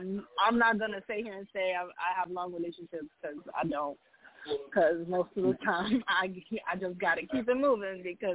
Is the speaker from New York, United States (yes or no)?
yes; New York, United States; Well, I'm from New York. I live in Brooklyn, but I spend half of my time in the Bronx.